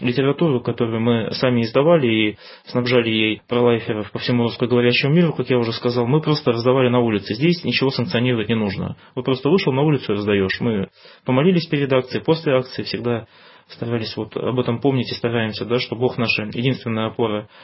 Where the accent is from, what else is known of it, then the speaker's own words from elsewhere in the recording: Siberia, Russia; now in Saint Petersburg, Russia; Я сам родился в Сибири, получил образование, жил там в разных регионах. Теперь 4 года живу в Петербурге, часто бываю в Москве.